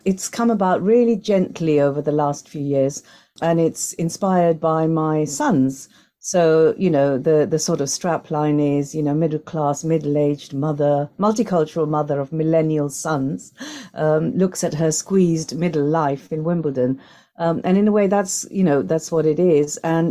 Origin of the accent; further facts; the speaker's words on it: Tanzania; born there; also born or lived in India / Norfolk / London; I was born in Tanzania. We had crisscross journeys of living in Tanzania, India, Norfolk, London.